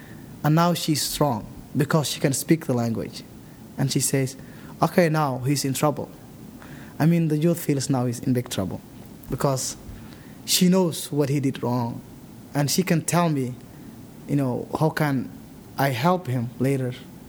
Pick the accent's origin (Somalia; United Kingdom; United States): Somalia; moved away as an adult; also born or lived in Nairobi, Kenya; I am originally from Somalia, located in East Africa. Was born and grew up in Somalia.